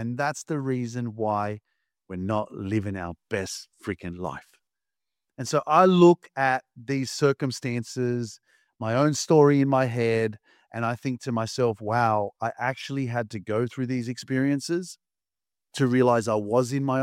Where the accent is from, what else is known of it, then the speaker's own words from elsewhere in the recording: Sydney, New South Wales, Australia; I grew up in Sydney, because I'm young